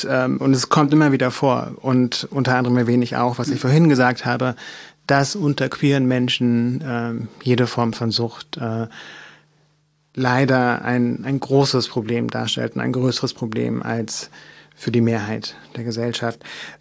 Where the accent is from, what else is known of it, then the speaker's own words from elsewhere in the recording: Mecklenburg-Vorpommern, Germany; meine Kindheit in Mecklenburg-Vorpommern in den 80er Jahren, in den letzten Jahren der DDR